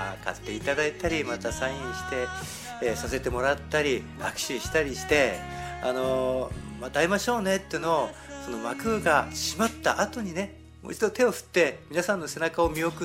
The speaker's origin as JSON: {"language": "Japanese", "region": "Tohoku", "country": "Japan", "said": "僕も東北の人間です、それから親戚いとこ被災した方たちがたくさんいるんですよ。"}